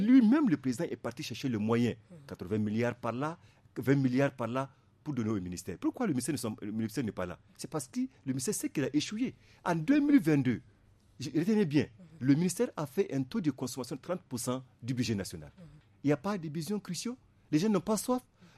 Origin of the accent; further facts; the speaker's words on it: Niger; le cas du Niger où nous avons de bonnes politiques